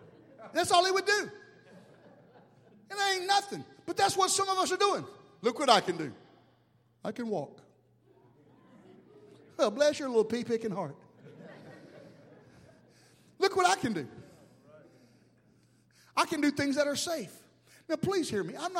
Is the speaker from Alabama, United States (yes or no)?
yes; Mobile, Alabama, United States; moved away as an adult; also born or lived in Panama City, Florida; I left Mobile, Alabama, my hometown, at the early age of 18. I moved to Panama City, Florida.